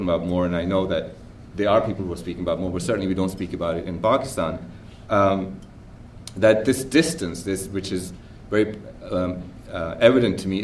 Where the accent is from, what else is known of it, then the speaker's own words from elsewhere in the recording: United States; I speak as an American photographer, because I always call myself an American photographer